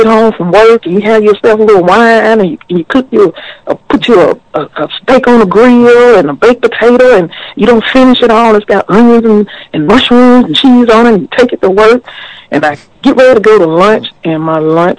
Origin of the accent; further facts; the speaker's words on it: Memphis, Tennessee, United States; Tennessean. I was born and raised here in Memphis.